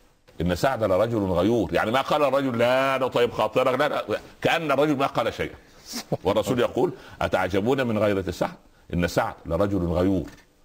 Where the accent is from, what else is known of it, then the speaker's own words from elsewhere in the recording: Egypt; عندنا في مصر